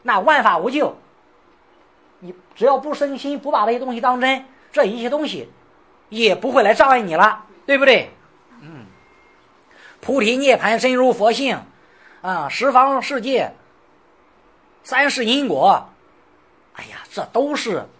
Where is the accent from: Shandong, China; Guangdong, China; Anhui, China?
Shandong, China; 看起来就是我们山东人啊，啊，琢磨赶磨啊，我们山东那么说